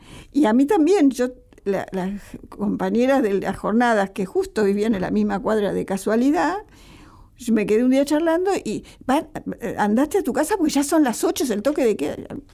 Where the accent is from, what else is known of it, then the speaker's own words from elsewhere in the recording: Argentina; yo soy argentina